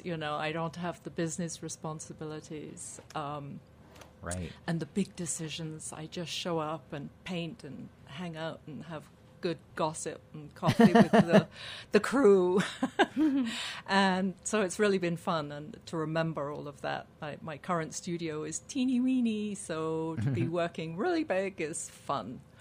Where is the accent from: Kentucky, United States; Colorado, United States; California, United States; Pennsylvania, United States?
Colorado, United States; Carbondale; I am not I am from Carbondale, Mid Valley, Elgibel.